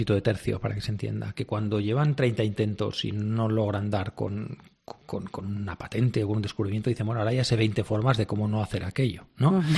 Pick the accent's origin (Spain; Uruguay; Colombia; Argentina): Spain; Barcelona, Catalonia; soy de Barcelona, ¿no? Los catalanes decimos aquí hay que decir prou, ¿no? Que es basta